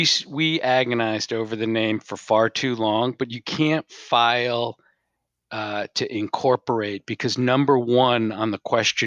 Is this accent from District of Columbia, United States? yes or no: no; New York, United States; now in Raleigh-Durham, United States; I'm not from Maryland. I grew up in New York. And then now I'm down in Raleigh-Durham.